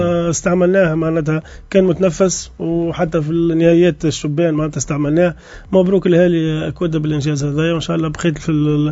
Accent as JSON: {"language": "Arabic", "country": "Tunisia", "said": "حسب الموجود عندنا في تونس, حسب الجوهرات, حسب الاحتراف اللي عندنا زاد"}